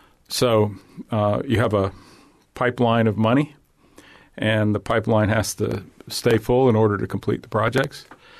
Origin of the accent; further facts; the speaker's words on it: Hialeah, Florida, United States; And I'm from South Florida.